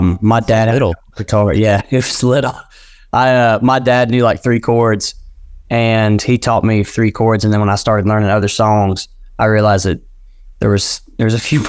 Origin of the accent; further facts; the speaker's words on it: Homer, Louisiana, United States; I grew up in Homer, Louisiana.